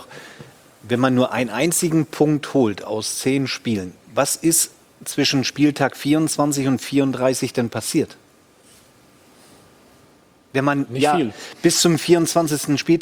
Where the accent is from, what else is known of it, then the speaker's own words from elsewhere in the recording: Hamburg, Germany; ich bin Hamburger.